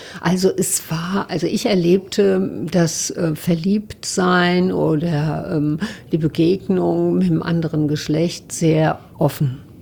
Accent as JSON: {"language": "German", "town": "Mainz", "region": "Rhineland-Palatinate", "country": "Germany", "said": "meine Freundin ist aus Wiesbaden und ich bin aus Mainz"}